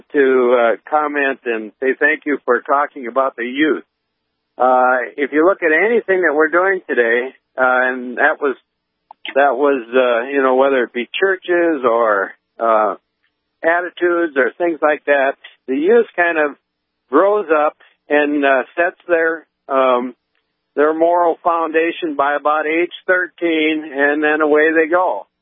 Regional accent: Ashby, United States; I'm a Ashby, I grew up in Ashby. I'm a Vietnam vet

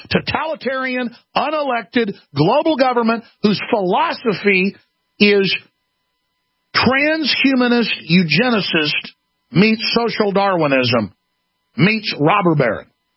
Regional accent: Dallas, Texas, United States; where I grew up in Dallas, I never saw anybody get in a fetal position.

